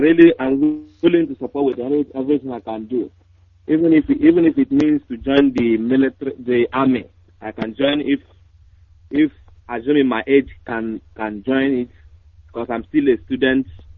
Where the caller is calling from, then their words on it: Imo, Nigeria; I'm calling from Imo State.